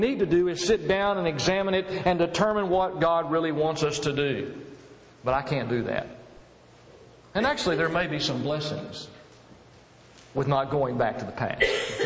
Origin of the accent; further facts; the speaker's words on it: Dallas, Texas, United States; I grew up in the Dallas area.